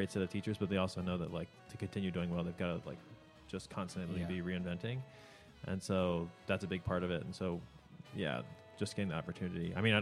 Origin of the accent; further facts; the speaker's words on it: West Virginia, United States; when you found out I was from West Virginia, and so Archie started a joke within the studio about me being from West Virginia.